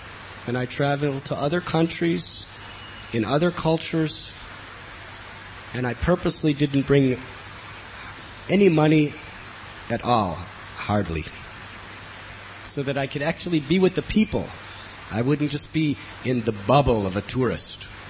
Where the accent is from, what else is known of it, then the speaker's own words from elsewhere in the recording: United States; I was brought up in the United States of America in a moderately wealthy family where we had anything, anytime